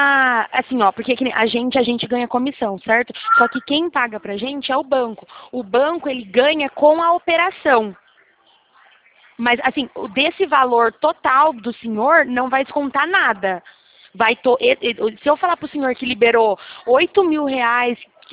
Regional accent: Araras, São Paulo, Brazil; eu sou daqui de Araras, São Paulo mesmo. Interior também.

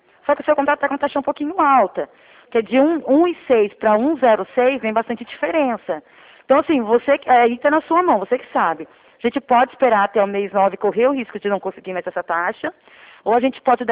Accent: Capivari, São Paulo, Brazil; Na verdade, eu sou de Capivari

